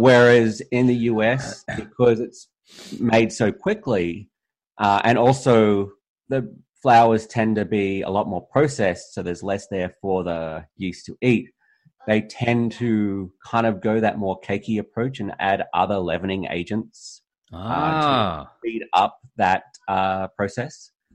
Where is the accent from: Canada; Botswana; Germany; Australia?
Australia; now in United States; So even growing up in Australia, we generally had decent bread at most supermarkets.